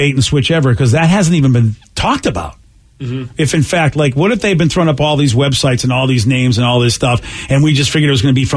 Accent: Boston, Massachusetts, United States; I grew up in Boston, so, you know, those teams were around for years before I was born.

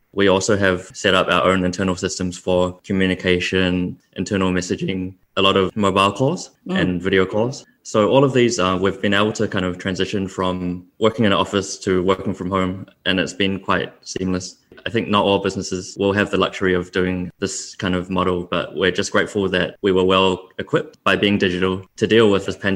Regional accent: New Zealand; now in Singapore; I've been in Singapore for about 6 years now. I was originally from New Zealand.

